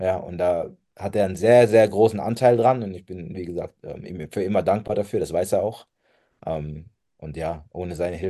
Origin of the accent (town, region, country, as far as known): Speyer, Rhineland-Palatinate, Germany; born or raised there